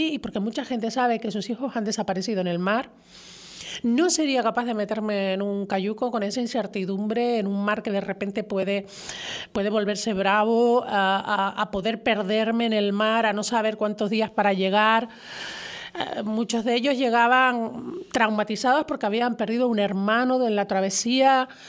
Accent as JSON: {"language": "Spanish", "region": "Canary Islands", "country": "Spain", "said": "Esa es nuestra carta de presentación. Los canarios somos así."}